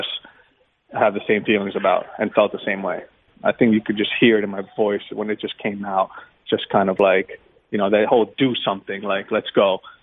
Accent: Florida, United States; Me and my friends growing up in South Florida, we were big fans of yours

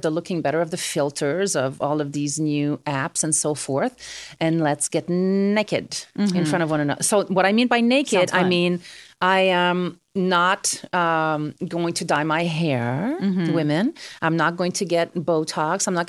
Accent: Canada; I'm Canadian.

